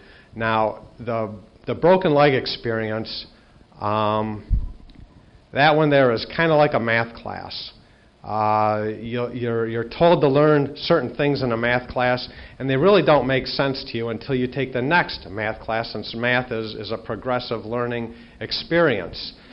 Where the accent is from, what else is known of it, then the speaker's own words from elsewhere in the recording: Detroit, Michigan, United States; I'm from the Detroit area, and I'm happy to be here.